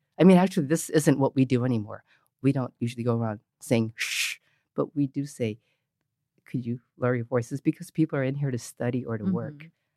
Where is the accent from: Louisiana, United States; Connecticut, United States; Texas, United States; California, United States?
California, United States; San Francisco; I grew up in North Beach, actually, on Green and Kearney.